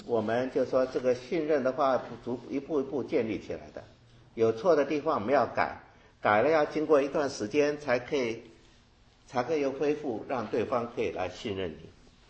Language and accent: Chinese; China; 我想有时候我们中国人常常有的哈